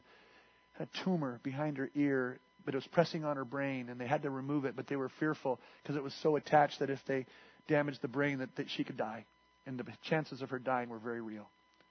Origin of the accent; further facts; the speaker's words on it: United States; I'm an American pastor. We don't get that.